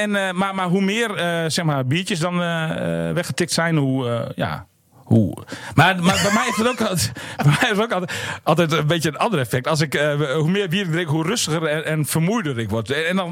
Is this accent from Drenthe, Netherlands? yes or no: yes; Emmen, Drenthe, Netherlands; Ik ben geboren en getogen in Emmen.